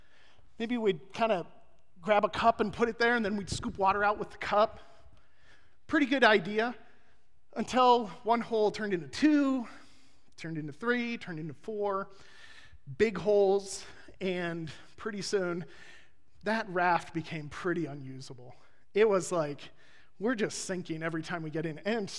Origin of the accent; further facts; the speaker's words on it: Phoenix, Arizona, United States; Well, I grew up in Phoenix, so everybody had a pool, okay?